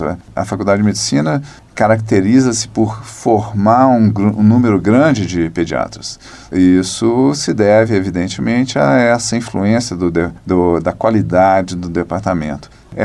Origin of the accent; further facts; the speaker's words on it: Belo Horizonte, Minas Gerais, Brazil; born there; Eu sou nascido em Belo Horizonte, tenho 56 anos, formado nessa casa em 1986